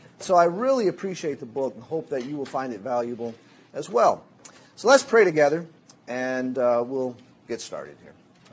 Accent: Louisiana, United States; also born or lived in Tennessee; I grew up in Louisiana. I was born in Tennessee. I grew up in Louisiana.

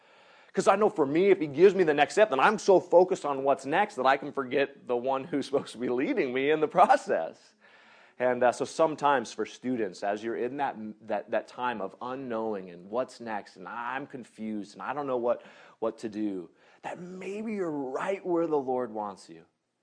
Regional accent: Seattle, Washington, United States; go back home to my hometown in Seattle

